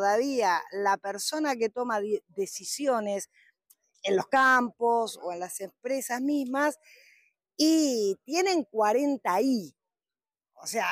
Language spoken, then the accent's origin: Spanish; Buenos Aires, Argentina; also born or lived in Pergamino; Yo he vivido 18 años en Pergamino, soy de Buenos Aires, pero he vivido en Venado Tuerto, en María Teresa